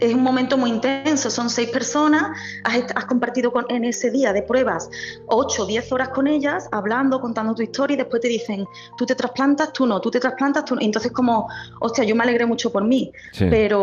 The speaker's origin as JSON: {"language": "Spanish", "town": "Marbella", "region": "Andalusia", "country": "Spain", "said": "nosotros somos de Málaga, de Marbella"}